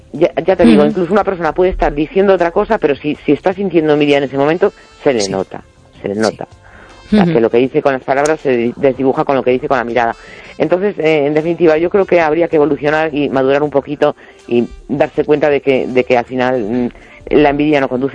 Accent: A Coruña, Galicia, Spain; de La Coruña.

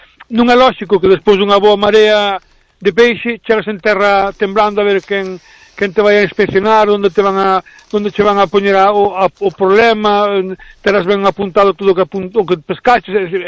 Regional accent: Burela, Galicia, Spain; eu falo do meu pobo que é Burela

